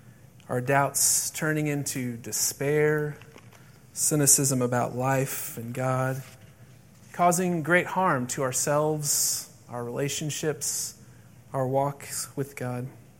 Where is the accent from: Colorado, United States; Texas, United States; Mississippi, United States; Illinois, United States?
Texas, United States; Dallas; So I grew up in Dallas, and one winter day I went outside as a teenager, and it was probably in the mid-30s, and the sun was out, so it was a freezing cold day by native Texan standards.